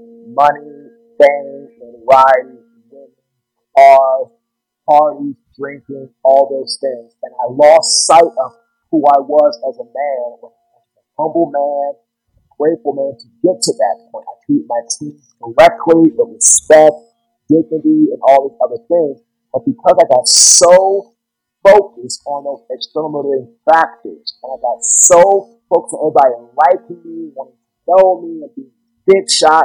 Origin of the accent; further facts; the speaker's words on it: Washington, District of Columbia, United States; now in Fuquay-Varina, United States; Yeah, so I'm from Washington, D.C. I live in Fuquay, Belina, North Carolina, about a half hour outside of Raleigh.